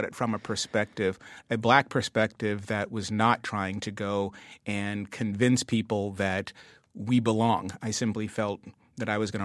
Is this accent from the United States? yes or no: yes; Dorchester, Massachusetts, United States; which is those black families in the 70s and growing up in Dorchester.